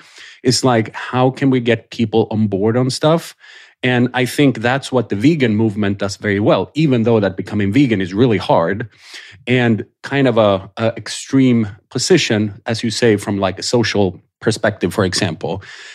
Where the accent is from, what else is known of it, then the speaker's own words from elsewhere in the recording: Sweden; I'm from Sweden originally, so I have kind of a foot in Europe as well.